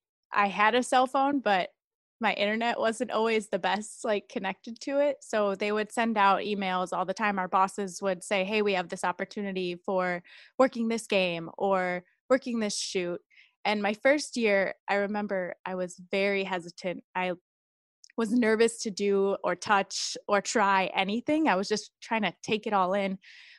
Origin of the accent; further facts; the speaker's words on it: Chicago, Illinois, United States; I grew up in Chicago watching the Bulls, and everyone who mentions Bulls in the 90s knows Michael Jordan.